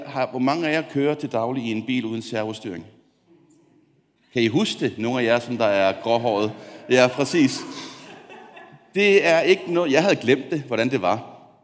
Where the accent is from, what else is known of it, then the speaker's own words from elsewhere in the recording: Copenhagen, Capital Region of Denmark, Denmark; Jeg kommer fra København.